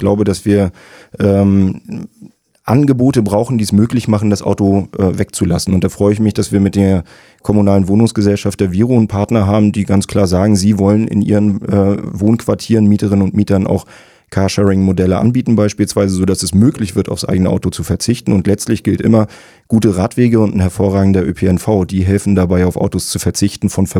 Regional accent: Rostock, Mecklenburg-Vorpommern, Germany; Ich bin als Rostocker Jung total interessiert daran, dass möglichst viele Leute in der Lage sind, platt zu schnacken.

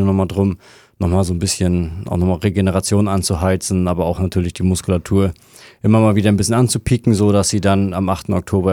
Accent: Rostock, Mecklenburg-Vorpommern, Germany; für mich insbesondere als Rostocker ein Riesenhighlight natürlich mit der Europameisterschaft hier in unserer eigenen Stadt.

